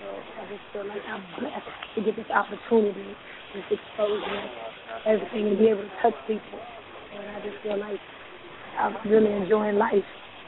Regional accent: Dallas, Texas, United States; I'm from Dallas, from the D.

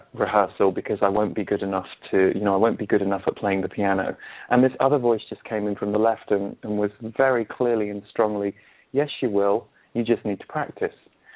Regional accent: England, United Kingdom; I'm 38 years old, and when I was a child growing up in England

